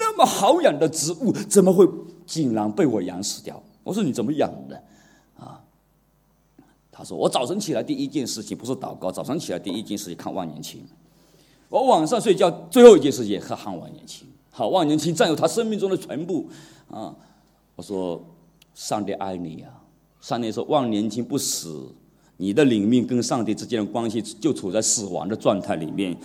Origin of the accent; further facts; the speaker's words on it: China; 我就去那个营业厅营业厅，我们中国人讲营业厅